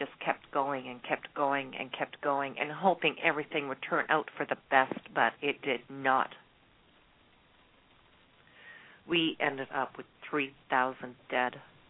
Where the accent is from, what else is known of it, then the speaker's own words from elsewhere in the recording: Canada; as a Canadian, I'm up here in Canada watching this. I'm up here.